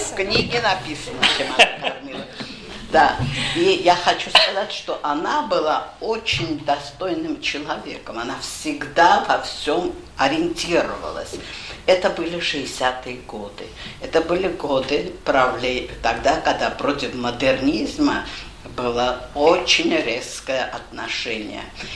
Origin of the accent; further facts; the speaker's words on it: Yerevan, Armenia; Я армянка, я живу в Ереване.